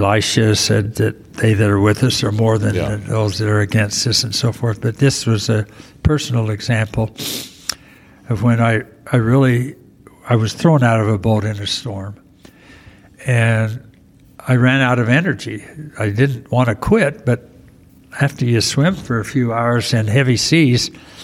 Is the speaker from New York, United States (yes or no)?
no; Idaho Falls, Idaho, United States; I mentioned that growing up in Idaho Falls, we had very limited contact with people of color.